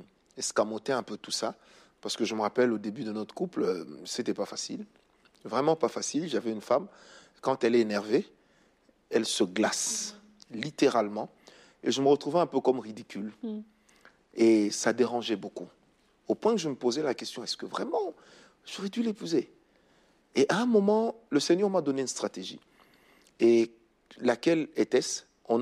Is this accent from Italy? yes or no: no; DR Congo; Et vous savez, nous, nous sommes du Congo Kinshasa.